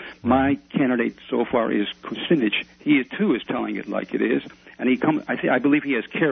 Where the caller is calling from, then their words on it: Santa Fe, New Mexico, United States; Santa Fe.